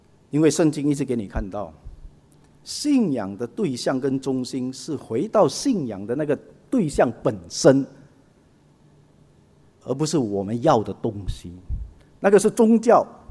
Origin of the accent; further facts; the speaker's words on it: China; 我们中国人太多这一种经验式的，然后做一种价值判断。